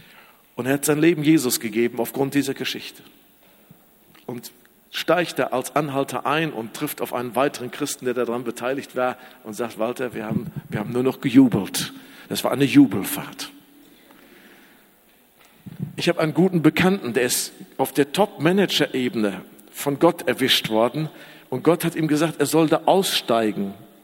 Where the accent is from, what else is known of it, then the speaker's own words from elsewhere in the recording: Iserlohn, North Rhine-Westphalia, Germany; ich war dann damals noch in meiner Heimatstadt in Iserlohn